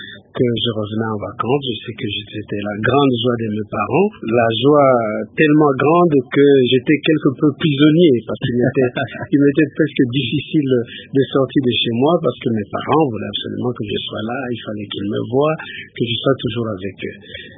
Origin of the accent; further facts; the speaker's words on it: Ipamu, Kwilu, DR Congo; moi je suis né à Ipamou, qui est une mission, donc je dois dire que je suis un produit des missions